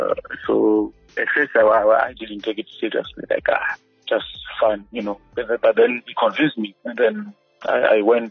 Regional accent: Gweru, Midlands, Zimbabwe; I grew up in Gweru, and that's where I attended my school thing.

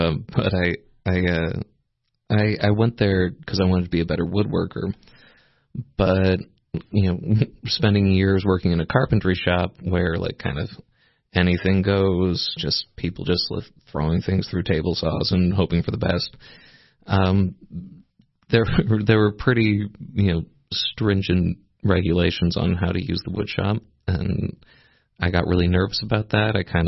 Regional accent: Collierville, Tennessee, United States; Growing up in Tennessee, I had my mother would put on these arts festivals in Collierville, Tennessee, and the Mulberry Festival

